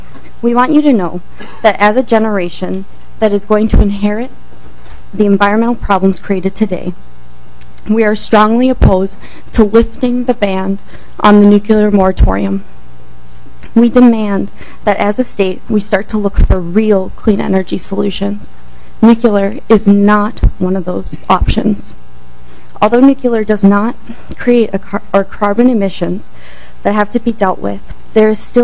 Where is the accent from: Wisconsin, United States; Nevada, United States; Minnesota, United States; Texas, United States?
Minnesota, United States; Bemidji; I grew up in Bemidji, and am now currently a student at Augsburg College